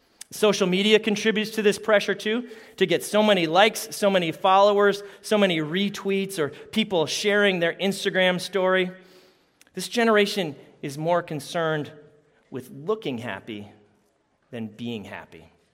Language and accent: English; Canada; I grew up in Canada, so to be authentic, I have to say this.